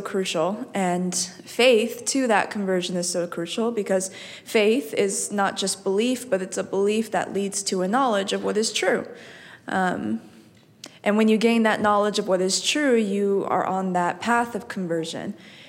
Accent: New Hampshire, United States; also born or lived in Switzerland; And I'm from New Hampshire. The name comes from Switzerland, so that's where that comes from. My family on my dad's side is from Switzerland

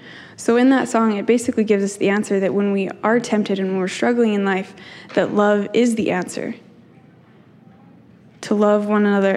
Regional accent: Vernal, Utah, United States; moved away; So I'm originally from Vernal. I moved out here for school.

